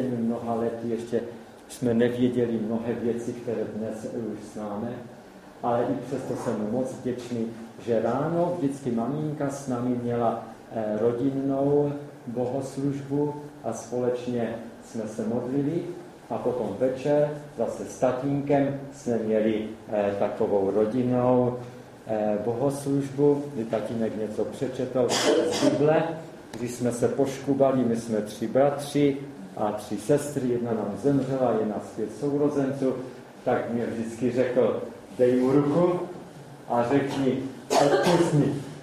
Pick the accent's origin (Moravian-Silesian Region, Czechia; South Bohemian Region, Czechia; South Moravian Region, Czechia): Moravian-Silesian Region, Czechia; Český Těšín; accent: Silesian dialect; já pocházím z Českého Těšina, takže to je psáno polsky, nebo takovým tím naším slezským nářečím.